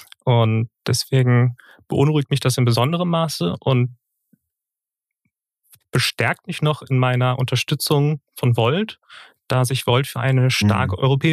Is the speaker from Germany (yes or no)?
yes; Schleswig-Holstein, Germany; also born or lived in England; Ursprünglich komme ich aus Schleswig-Holstein, würde ich jetzt sagen. Geboren wurde ich zwar in England, das war aber aufgrund der Stationierung meines Vaters.